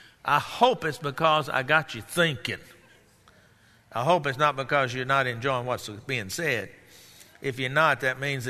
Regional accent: Texas, United States; like we say down in Texas, where I come here from

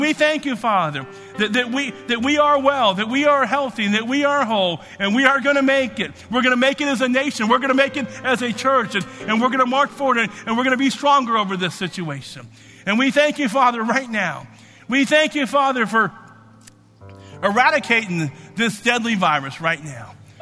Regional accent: Alabama, United States; I'm from Alabama, and we'll have a wonderful time.

